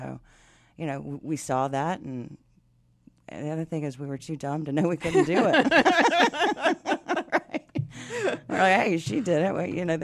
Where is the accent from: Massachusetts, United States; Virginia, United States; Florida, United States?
Virginia, United States; Lynchburg; now in North Carolina, United States; I grew up in Lynchburg, Virginia, so about 3 hours north of here, and I came here to attend NC State University and fell in love with the area and never left.